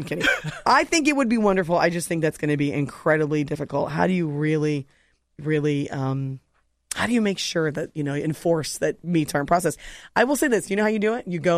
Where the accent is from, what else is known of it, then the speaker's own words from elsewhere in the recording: California, United States; Grew up in the South Bay. Yeah, so bougie. I went to Lawndale Elementary Unified. I went to Jane Addams there in Lawndale for 8 years